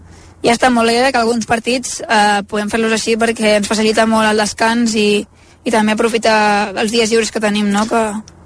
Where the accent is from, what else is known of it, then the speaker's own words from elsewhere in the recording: Sant Pere de Ribes, Catalonia, Spain; Jo soc de Ribes, la comarca del Garraf, al costat de Sitges.